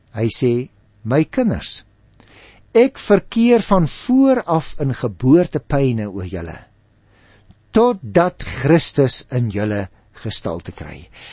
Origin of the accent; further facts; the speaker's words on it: Paarl, Western Cape, South Africa; ek het natuurlik 'n Boerandse agtergrond. Ek is gebore en grootgeword in die Parel. Ek het op Stellenbosch studeer.